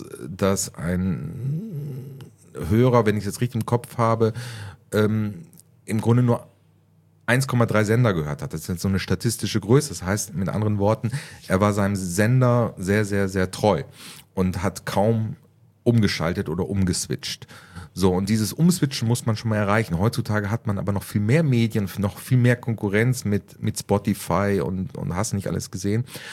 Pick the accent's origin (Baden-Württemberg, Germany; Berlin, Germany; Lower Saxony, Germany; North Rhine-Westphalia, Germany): Lower Saxony, Germany; Osnabrück; now in Mallorca, Spain; Osnabrück.